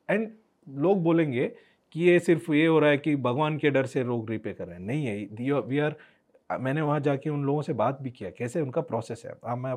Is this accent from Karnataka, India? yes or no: yes; Karnataka, India; मैं कोस्टल कर्नाटका से आता हूं